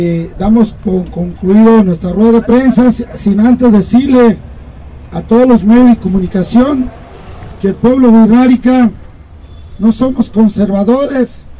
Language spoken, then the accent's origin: Spanish; Jalisco, Mexico; somos pueblos originarios de México, del norte de Jalisco. ¡Viva el pueblo wixárika!